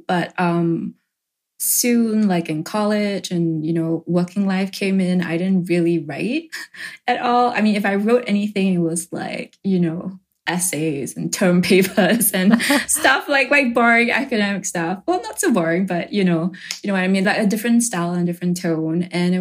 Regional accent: Singapore; I grew up in Singapore and, you know, like, I was surrounded by other Asian people

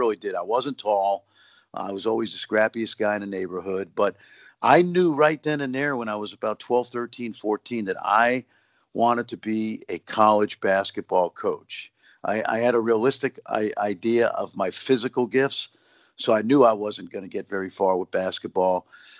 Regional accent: New York City, New York, United States; But when I was growing up in Brooklyn, and I've had this conversation with many people

